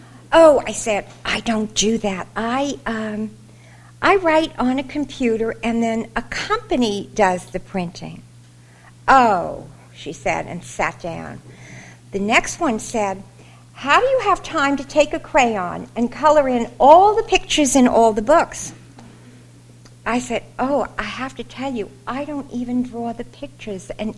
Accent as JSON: {"language": "English", "town": "Hollis", "region": "New York", "country": "United States", "tie": "born or raised there", "said": "where we grew up in Hollis."}